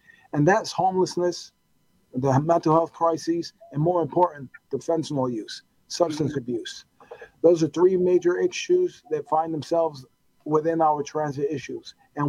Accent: New York City, New York, United States; So I grew up in New York, Lower East Side, Manhattan. I grew up during the 1980s, the crack epidemic.

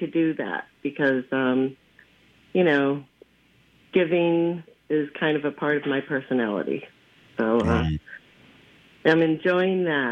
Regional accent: New York, United States; I grew up on Long Island, so I love listening to her accent.

